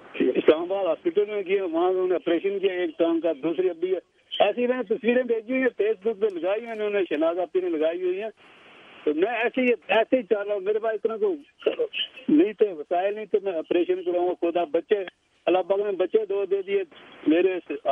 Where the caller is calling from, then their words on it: Forward Kahuta, Azad Kashmir, Pakistan; میں سر forward quota Azad Kashmir سے, ضلع حویلی سے.